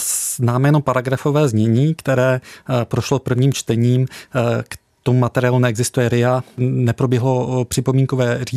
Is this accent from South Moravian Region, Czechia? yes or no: no; Kutná Hora, Central Bohemian Region, Czechia; já jsem narozený v Kutné Hoře a většinu života jsem bydlel na sídlišti. A vnímám, a bydlím tam dodnes